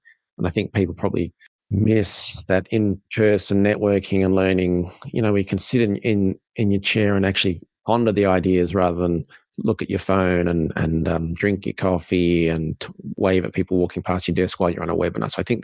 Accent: Australia; now in Ireland; I'm an Aussie in Ireland and still working on the tag.

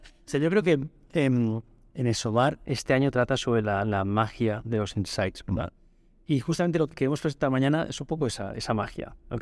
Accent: Barcelona, Catalonia, Spain; now in New York, United States; Yo soy de Barcelona. Hace como 7 años que estoy en Nueva York, en Estados Unidos.

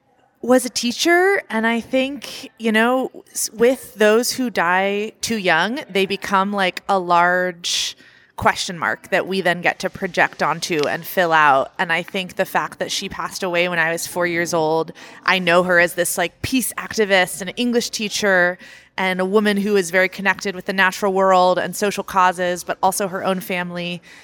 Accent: Portland, United States; I was a city girl. I grew up in Portland

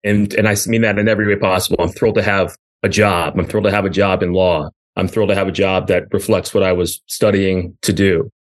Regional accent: Richmond, Virginia, United States; So growing up in Richmond and the surrounding area, we have lots of history, good and bad, but we get a good level of exposure to it, going to Jamestown, Williamsburg, Charlottesville, all of that.

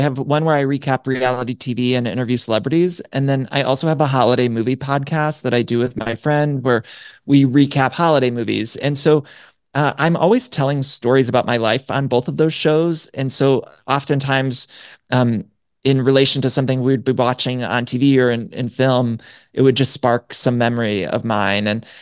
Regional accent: Midwest, United States; a lot of family stories, a lot of stories about growing up in the Midwest.

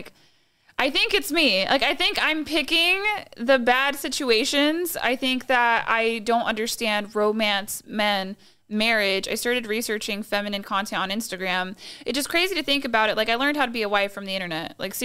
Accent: Kissimmee, Florida, United States; also born or lived in Orlando; So I grew up in Central Florida. I was born in Orlando. Grew up in Kissimmee.

